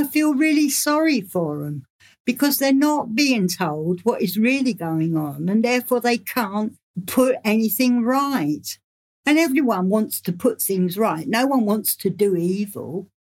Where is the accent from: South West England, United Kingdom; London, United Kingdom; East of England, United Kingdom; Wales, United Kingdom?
London, United Kingdom; I'm a woman from London who worked in the City of London and found out at a very early age what's really going on.